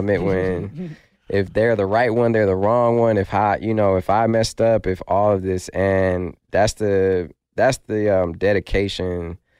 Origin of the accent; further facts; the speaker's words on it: Detroit, Michigan, United States; Like, I grew up in Detroit, so, like, you know, I would come back. I would come back a lot and just ride through, you know, the neighborhood I grew up